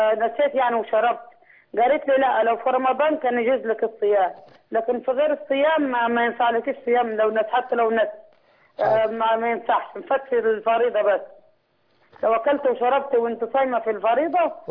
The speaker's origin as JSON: {"language": "Arabic", "region": "Beheira", "country": "Egypt", "said": "أنا من البحيرة"}